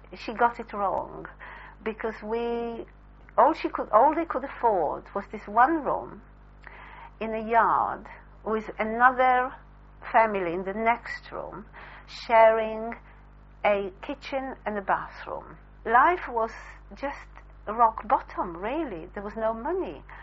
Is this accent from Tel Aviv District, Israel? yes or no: yes; Jaffa, Tel Aviv District, Israel; English is a second language; But the life in Jaffa was, I mean, I learned to swim in an irrigation pool with some Arab boys. I mean, if my mother ever knew.